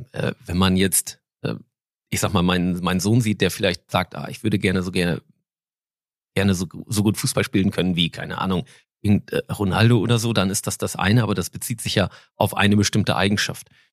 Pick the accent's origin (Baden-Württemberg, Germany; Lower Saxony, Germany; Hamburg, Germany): Lower Saxony, Germany; Wietmarschen; in der Tat gebürtiger Wiedmarscher. Ich sage immer, einer der ersten Wiedmarscher. Vor 50 Jahren war ja die Gebietsreform, so einer der ersten echten Wiedmarscher.